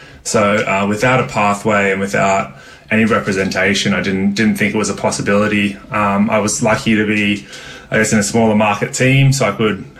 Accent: Sydney, New South Wales, Australia; I'm from Sydney

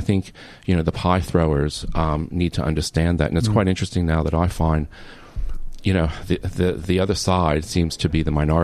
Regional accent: United States; being American.

